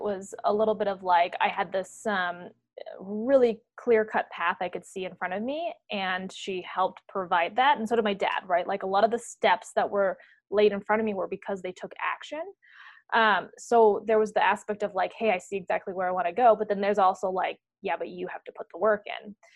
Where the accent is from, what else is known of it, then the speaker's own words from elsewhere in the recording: Half Moon Bay, California, United States; So my dad was in the Bay Area and always kind of envisioned living on the coast side. So he found a house like in the 70s.